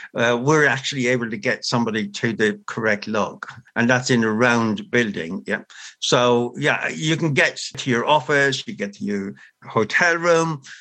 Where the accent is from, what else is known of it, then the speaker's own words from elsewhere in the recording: Ireland; As an Irish person, we say to be sure, to be sure.